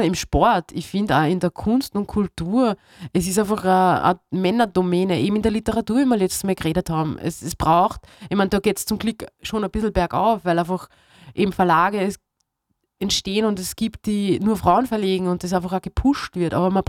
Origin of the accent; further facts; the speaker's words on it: Heidenreichstein, Lower Austria, Austria; ich habe dann in einem Fußballverein bei uns in Heidenreichstein eben gespielt